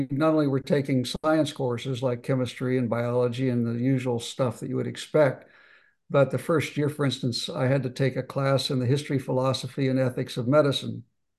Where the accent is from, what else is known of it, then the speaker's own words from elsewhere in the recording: West Virginia, United States; I was working in a small hospital near my hometown in West Virginia.